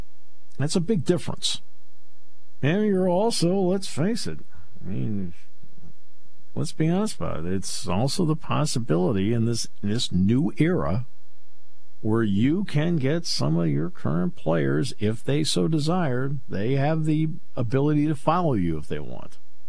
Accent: New England, United States; now in State College, United States; I mean, I grew up in New England, but State College is my home.

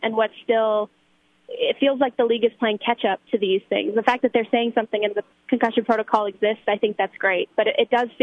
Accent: West Coast, United States; I grew up watching teams go to the Rose Bowl, you know, growing up on the West Coast, and I was raised to really have a strong dislike for USC and Pete Carroll and like all that stuff.

